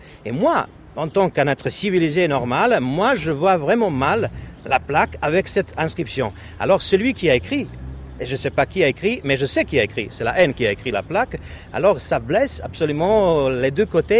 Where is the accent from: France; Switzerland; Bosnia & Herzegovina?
Bosnia & Herzegovina; Sarajevo, Federation of Bosnia and Herzegovina; je trouve cette plaque un témoignage horrible de la haine qui existe malheureusement dans ma ville natale de Sarajevo